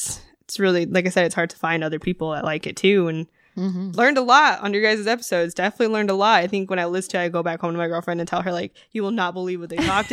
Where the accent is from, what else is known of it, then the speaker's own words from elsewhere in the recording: Superior, Arizona, United States; Well, I'm from Arizona. Born and raised. It's a little tiny town of Superior. So small.